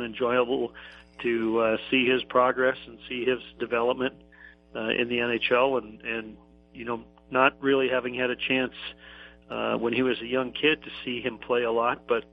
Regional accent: Warroad, Minnesota, United States; You know, as a kid growing up, I grew up right on the Canadian border, small town of Waro.

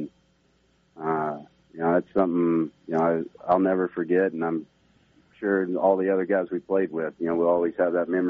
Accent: Texas, United States; now in Long Island, United States; I mean, I'm from Texas, so you know, you have maybe some stereotypes in New York

